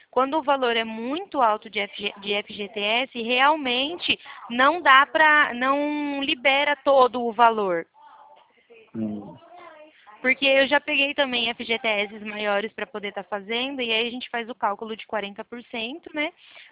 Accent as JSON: {"language": "Portuguese", "region": "São Paulo", "country": "Brazil", "said": "Não, eu sou de São Paulo."}